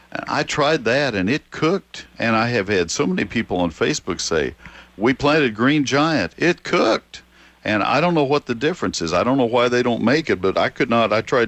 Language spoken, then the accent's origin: English; Texas, United States; The old-fashioned American arborvitae that we grew when I was growing up in Texas, that was commonplace in landscapes.